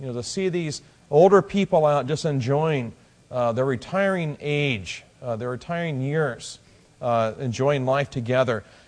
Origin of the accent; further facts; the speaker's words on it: Illinois, United States; But my heritage is in the Arkansas Ozarks. And though I grew up in Illinois, my parents were from the Ozarks, and we would go down every year to see our grandparents.